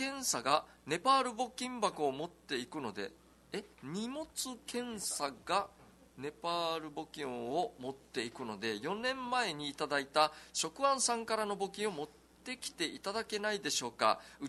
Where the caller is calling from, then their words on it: Niigata, Japan; です。新潟から来てます。